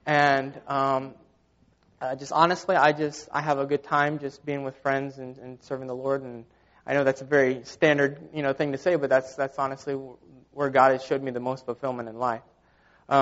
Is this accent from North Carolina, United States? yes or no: yes; Bryson City, North Carolina, United States; also born or lived in Florida; Whenever I was born in Florida, whenever I was 6 years old, my family moved to North Carolina, to Bryson City, North Carolina. And we lived there for some time